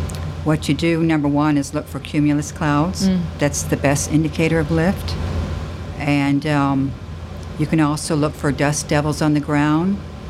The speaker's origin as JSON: {"language": "English", "region": "Minnesota", "country": "United States", "said": "I'm from Minnesota, and this field is in Stanton."}